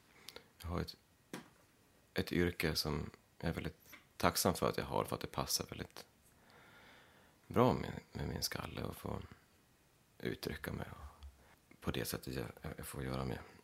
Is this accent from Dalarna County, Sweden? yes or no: yes; Leksand, Dalarna County, Sweden; Jag är ju från Leksand som är 30 minuter härifrån ungefär. Men jag hamnade i den här kommunen nu istället.